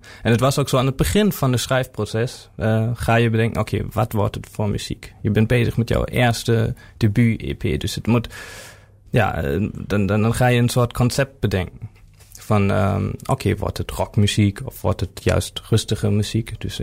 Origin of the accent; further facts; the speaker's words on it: Germany; moved away as an adult; now in Groningen, Netherlands; oorspronkelijk kom ik uit Duitsland en ik ben naar Groningen naartoe gekomen 4 jaar geleden om hier te studeren.